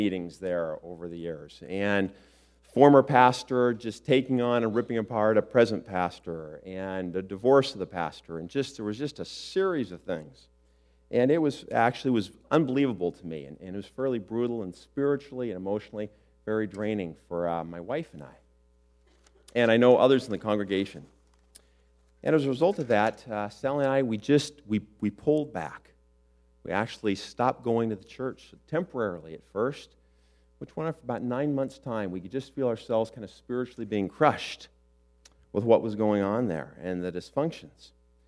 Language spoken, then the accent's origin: English; Loma Linda, California, United States; And I grew up mostly in the Loma Linda area, was a junior deacon at the University Church by around age 14